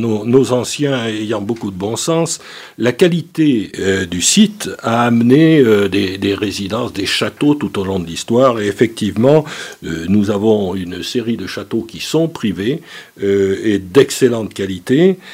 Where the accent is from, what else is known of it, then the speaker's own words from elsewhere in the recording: Limoges, Nouvelle-Aquitaine, France; born there; Ah oui, je suis né à Limoges, mon épouse est née à Saint-Priétorion, je suis très implanté sur cette commune